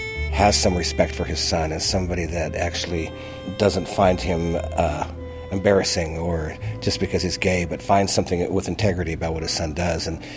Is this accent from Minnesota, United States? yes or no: no; Spokane, Washington, United States; I was born in 1965, born and raised in Spokane.